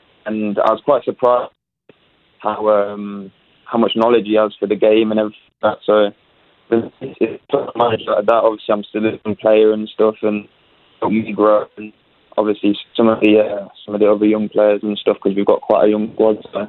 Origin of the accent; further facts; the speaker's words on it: Leicester, East Midlands, United Kingdom; I'm from Leicester, so I'm a big Leicester City fan. Obviously, I was growing up there with the academy